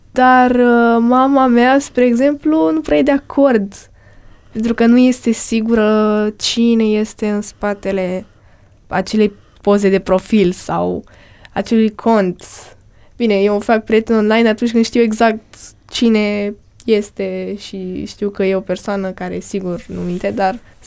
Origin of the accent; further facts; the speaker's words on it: Romania; nu văd ceva extraordinar dacă eu sunt din România și tu ești din, nu știu, Croația